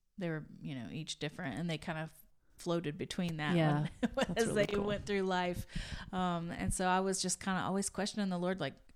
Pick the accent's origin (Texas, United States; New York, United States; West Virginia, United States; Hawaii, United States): West Virginia, United States; To my home state of West by God, Virginia, the wild, wonderful country.